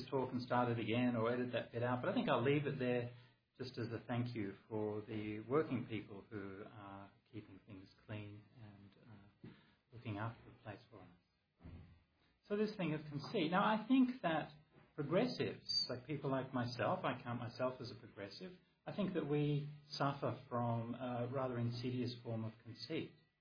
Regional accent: Perth, Western Australia, Australia; I grew up in Perth. To me, it seems like a normal environment, I guess.

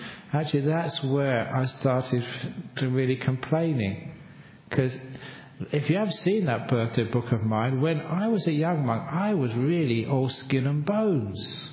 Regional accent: England, United Kingdom; just as a young man growing up in England

